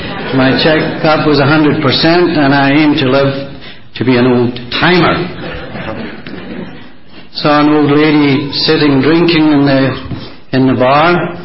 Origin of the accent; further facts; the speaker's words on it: Scotland, United Kingdom; born there; Actually, I'm half Irish and half Scots. A terrible dilemma. Half of me has wanted to get drunk all my life, and the other half wouldn't pay for it. I understand there are a lot of Irishmen in Butte. I may come back to you later. I was born in a little village, a mining town like this in Scotlan